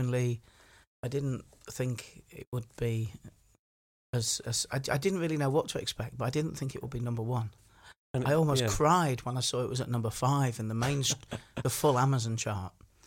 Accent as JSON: {"language": "English", "town": "Leeds", "region": "Yorkshire and the Humber", "country": "United Kingdom", "tie": "born or raised there", "said": "I grew up in Headingley in Leeds"}